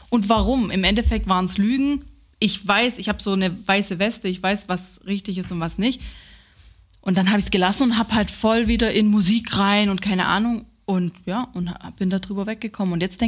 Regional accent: Italy; German is a second language; ich kann auch gut streiten als Italienerin.

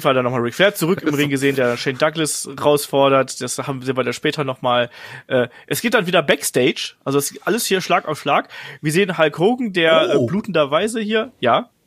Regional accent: Cologne, North Rhine-Westphalia, Germany; Als Kölner, Karneval, Kamelle und so ist ja auch bald um die Ecke.

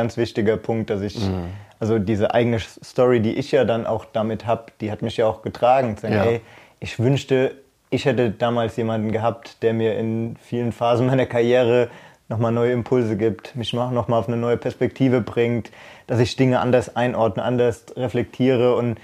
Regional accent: Germany; ich habe gedacht, ey, ich bin gut, ich komme aus Deutschland.

